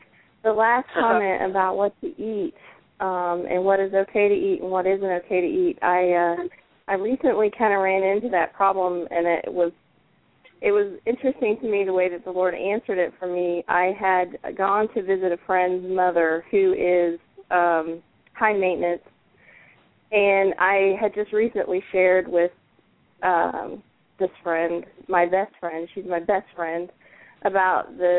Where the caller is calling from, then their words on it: Ohio, United States; I'm calling from Ohio.